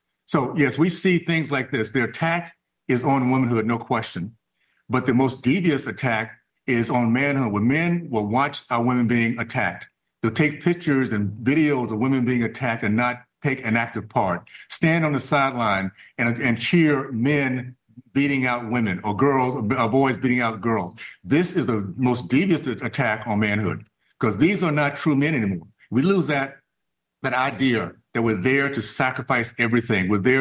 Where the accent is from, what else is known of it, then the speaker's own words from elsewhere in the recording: Deep South, United States; I grew up in the Deep South at a time where my race was very competitive.